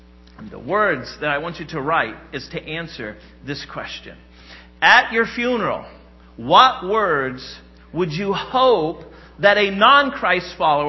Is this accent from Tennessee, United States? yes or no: no; Indiana, United States; So my disclaimer is I grew up in Indiana. I'm a Hoosier. I grew up watching Bobby Knight coach basketball, right?